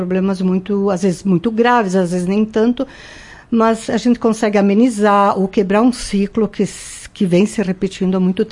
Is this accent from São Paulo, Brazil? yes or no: no; Marau, Rio Grande do Sul, Brazil; born there; Eu nasci em Marau, na verdade, eu aqui na Avenida Barão do Rio Branco, inclusive a casa que eu nasci ainda está lá de pé